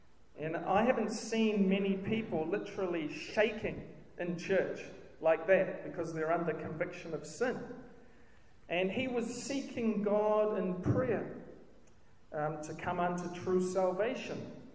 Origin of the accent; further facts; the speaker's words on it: Whangarei, Northland, New Zealand; This is also in Whangarei, my hometown.